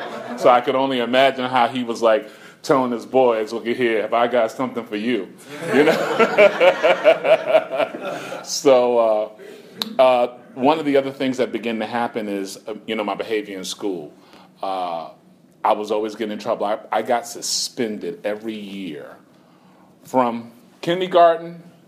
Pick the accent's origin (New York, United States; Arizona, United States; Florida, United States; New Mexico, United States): New York, United States; New York City; I'm originally from New York City.